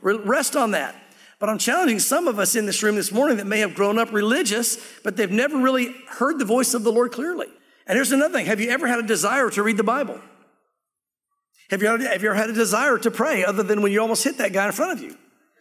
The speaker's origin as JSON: {"language": "English", "region": "the South", "country": "United States", "tie": "born or raised there", "said": "For example, I grew up in the South. I know the Southern mindset."}